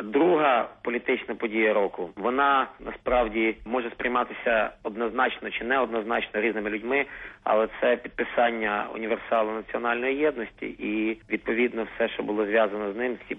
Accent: Lviv, Lviv Oblast, Ukraine; Це святкування 750-ліття мого рідного Львова.

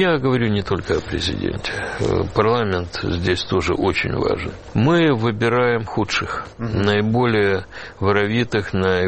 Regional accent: Ukraine; Мы, украинцы, бросились так же, как белорусы

